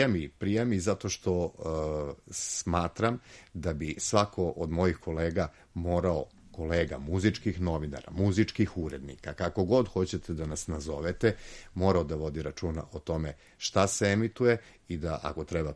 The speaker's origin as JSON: {"language": "Serbian", "town": "Negotin", "region": "Southern and Eastern Serbia", "country": "Serbia", "tie": "born there", "said": "tamo gde sam rođen, a rođen sam u Negotinu, da, muziku istočne Srbije."}